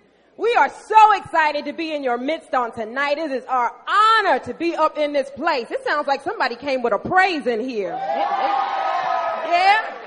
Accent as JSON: {"language": "English", "town": "Philadelphia", "region": "Pennsylvania", "country": "United States", "said": "And I'm from Philadelphia, so it's Philadelphia in the house."}